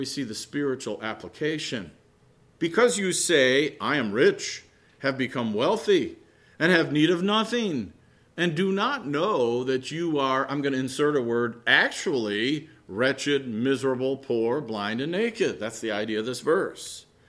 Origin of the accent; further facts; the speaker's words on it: United States; I'm rich, I've become wealthy, I have need of nothing, I'm an American